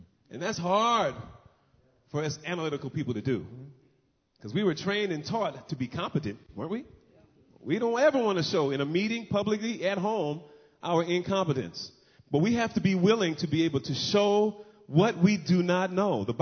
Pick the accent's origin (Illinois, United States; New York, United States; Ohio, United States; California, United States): California, United States; Los Angeles; But many of the people in our neighborhood were all blue collar workers, basically. It was tough growing up in South Central L.A. like that.